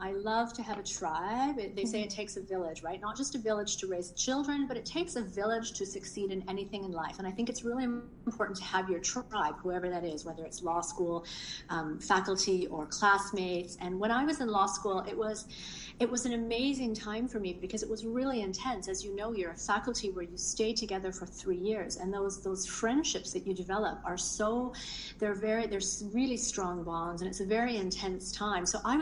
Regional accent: Burnaby, British Columbia, Canada; I grew up in Burnaby, and I grew up in a very middle-class family.

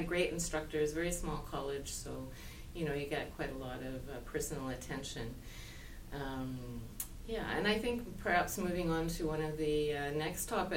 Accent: Quebec, Canada; I was born and raised in Quebec in the Eastern Townships, beautiful area. My parents were both from Nova Scotia. They moved to the Eastern Townships of Quebec after World War II, I believe mainly for economic reasons.

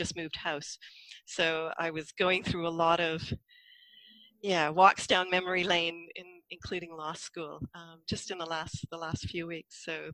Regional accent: Vancouver, British Columbia, Canada; Well, having been born and bred in Vancouver, I also had friends who were attending UBC Law

